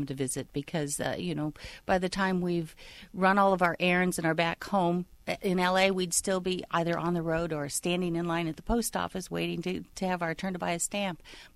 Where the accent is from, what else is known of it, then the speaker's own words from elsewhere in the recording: Iowa, United States; Well, I grew up in Iowa. I ended up in Los Angeles as a professional actress for a while.